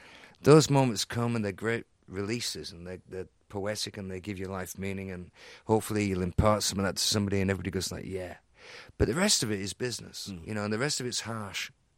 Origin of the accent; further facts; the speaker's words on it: England, United Kingdom; and I'm English, and I'm bad, and that's what we call it, bad English.